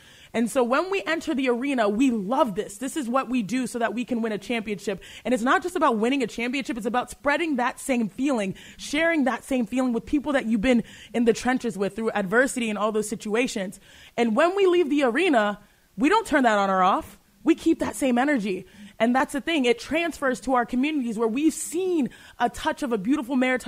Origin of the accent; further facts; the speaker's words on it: Texas, United States; I grew up in Texas, and I love Texas. That's my state. I'm proud of my state.